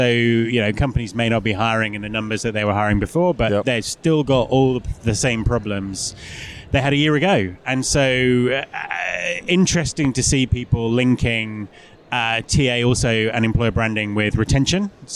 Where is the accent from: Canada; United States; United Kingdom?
United Kingdom; England; now in Scotland; So I'm not Scottish, but my wife and family are all Scottish.